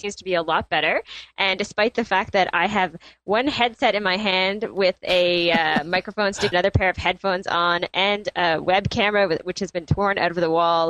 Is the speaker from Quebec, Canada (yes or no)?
no; Toronto, Ontario, Canada; from Toronto, Canada.